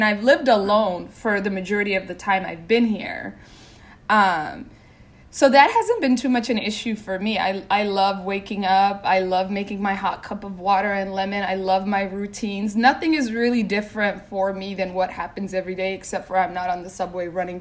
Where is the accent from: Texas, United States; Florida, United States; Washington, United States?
Washington, United States; Seattle; now in New York City, United States; So I grew up by myself in Seattle, Washington.